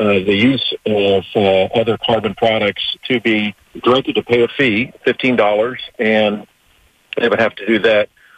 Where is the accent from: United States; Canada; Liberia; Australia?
United States; St. Petersburg, Florida; I mean, I grew up there in St. Petersburg. And when I go over to visit my parents in Northeast St. Pete